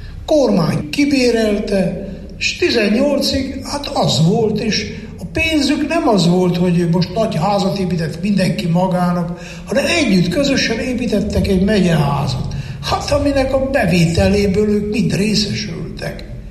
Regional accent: Székely Land, Romania; ugye én Székely vagyok

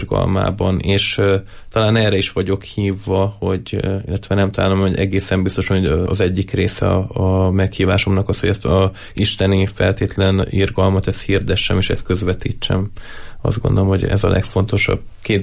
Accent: Hungary; magyar vagyok

